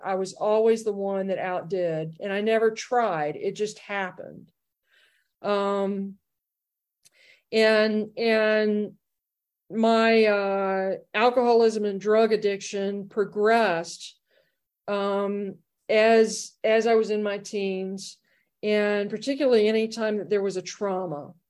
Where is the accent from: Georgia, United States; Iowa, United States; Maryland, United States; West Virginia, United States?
Georgia, United States; Savannah; And I was growing up in Savannah, Georgia.